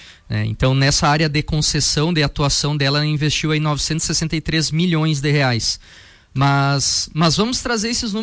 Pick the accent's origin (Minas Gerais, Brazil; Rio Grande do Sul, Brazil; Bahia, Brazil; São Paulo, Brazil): Rio Grande do Sul, Brazil; vim lá do Vale dos Sinos, lá da região de Novo Hamburgo, de São Leopoldo, né? Uma região bastante quente